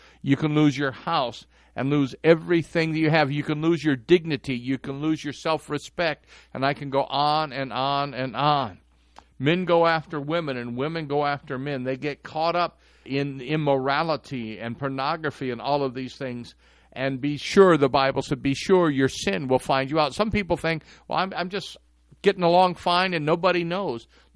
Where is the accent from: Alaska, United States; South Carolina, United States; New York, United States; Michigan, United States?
Michigan, United States; Detroit; I didn't grow up in a Christian home. I grew up there in Detroit.